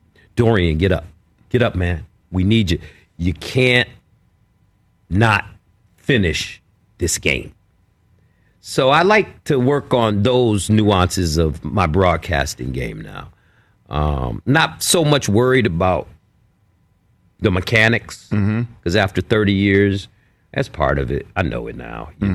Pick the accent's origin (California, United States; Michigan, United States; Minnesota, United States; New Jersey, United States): Michigan, United States; Detroit; In Detroit. Yes.